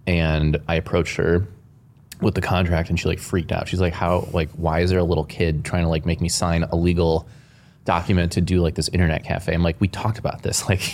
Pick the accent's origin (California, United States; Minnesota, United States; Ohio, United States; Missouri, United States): Ohio, United States; Cleveland; growing up in Cleveland was sick. We got four seasons. Had a bunch of family and friends all there.